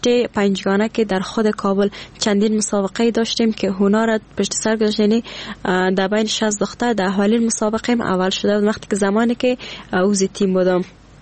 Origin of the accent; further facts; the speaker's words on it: Afghanistan; یگانه مشکلی که ما افغانا داریم همین شرایط است.